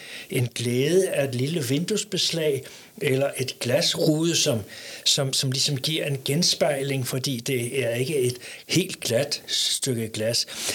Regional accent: Hellerup, Capital Region of Denmark, Denmark; now in Helsingør, Denmark; Jeg er simpelthen tilflytter. Jeg kommer ind fra Hellerup og fik job heroppe i Helsingør i 1970 som arkitekt

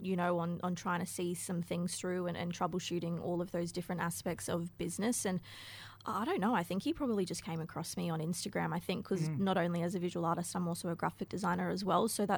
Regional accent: Cairns, Queensland, Australia; I mean, we're from Cairns

